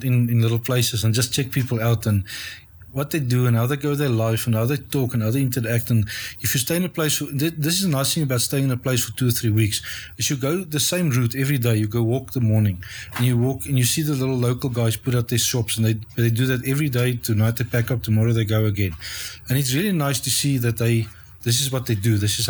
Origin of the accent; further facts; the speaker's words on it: South Africa; we grew up in South Africa with a set certain norms and values